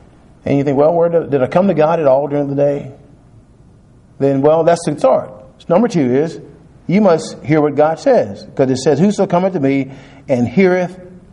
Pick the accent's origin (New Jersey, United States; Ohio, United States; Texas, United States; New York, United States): Texas, United States; No, I didn't grow up in Missouri, but I grew up in Texas where we had tornadoes.